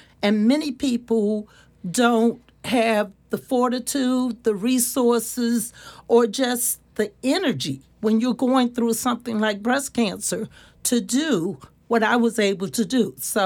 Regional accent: Washington, District of Columbia, United States; So I am a native Washingtonian. I've lived in Ward 7 for approximately 25 years, and I am a Black woman

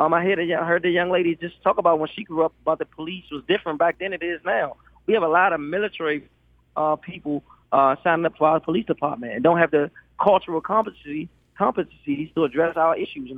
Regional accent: Washington, District of Columbia, United States; living and growing up in Ward 8

